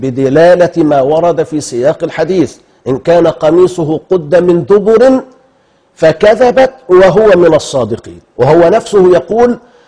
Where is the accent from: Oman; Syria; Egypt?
Egypt; عندنا في مصر